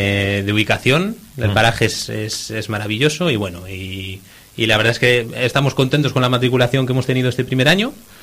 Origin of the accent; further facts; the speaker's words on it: Santander, Cantabria, Spain; Bueno, yo soy de Santander